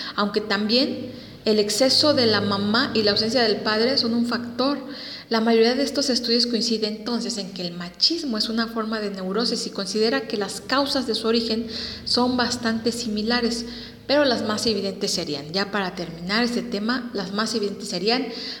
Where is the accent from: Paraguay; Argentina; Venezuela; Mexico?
Mexico; sobre todo como mexicanos. Lamentablemente existe mucho de esta problemática en nuestro país.